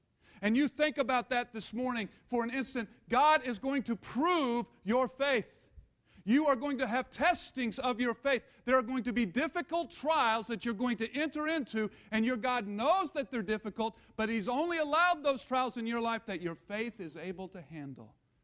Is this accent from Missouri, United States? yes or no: yes; Missouri, United States; I grew up on Lee Summit Road here in Missouri. We don't have a whole lot of cul-de-sacs.